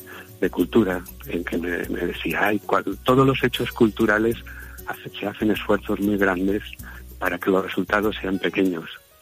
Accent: Valencia, Valencian Community, Spain; born there; now in Dénia, Spain; Yo soy nacido en Valencia.

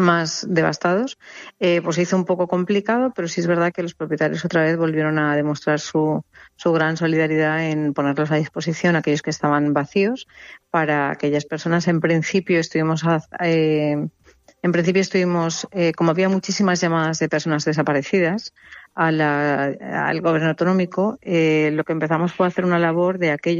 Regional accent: Valencia, Valencian Community, Spain; lo más parecido a lo que hemos vivido aquí en Valencia, yo soy de Valencia

